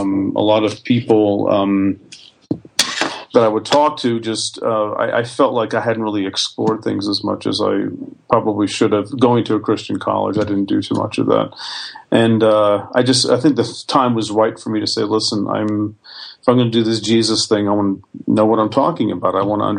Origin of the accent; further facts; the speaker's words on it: New Jersey, United States; I grew up in Bergen County, New Jersey, which is northeastern quadrant of New Jersey.